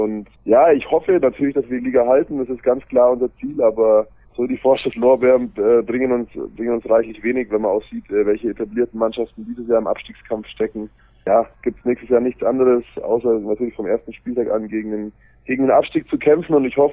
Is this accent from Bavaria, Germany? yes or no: yes; Augsburg, Bavaria, Germany; born there; now in Erlangen, Germany; Dann ist es natürlich so, dass ich gebürtig aus Augsburg komme. Das ist mit dem Auto 1,5 Stunden von Erlangen entfernt.